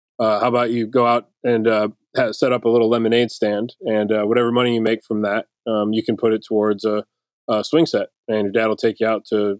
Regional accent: Detroit, Michigan, United States; My parents both worked in the automotive industry. I grew up in Detroit

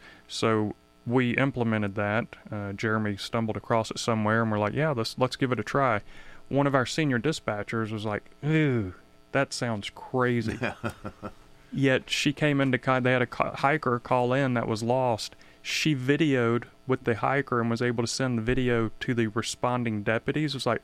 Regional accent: Virginia, United States; Yeah, so born and raised in Virginia.

